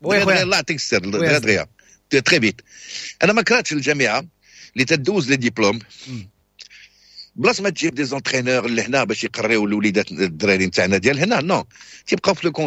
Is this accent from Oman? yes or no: no; Morocco; واش حنا برتقيز حنا ماشي برتقيز حنا مغاربه